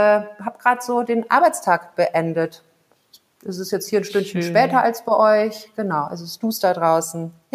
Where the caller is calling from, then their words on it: Kigali, Kigali City, Rwanda; Ich bin zugeschaltet aus Kigali, das ist die Hauptstadt von Ruanda. Liegt in Ostafrika, ist ein bisschen kleiner als Belgien.